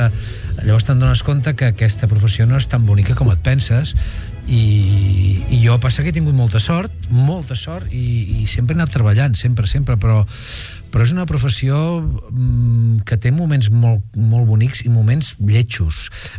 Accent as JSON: {"language": "Catalan", "town": "Sabadell", "region": "Catalonia", "country": "Spain", "said": "jo soc de Sabadell"}